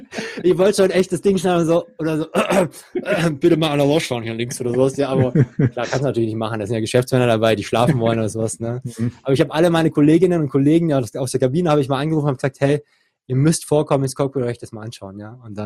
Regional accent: Ludwigsburg, Baden-Württemberg, Germany; Und ja, ich bin in Ludwigsburg groß geworden, ja, und wohne bald in Frankfurt, ja.

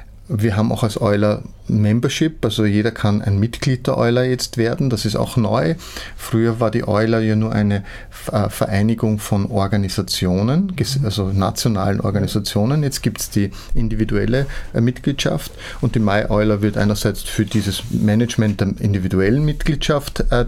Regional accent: Austria; Das sind so zwei Großprojekte, wo wir als Österreicher sehr stark federführend sind

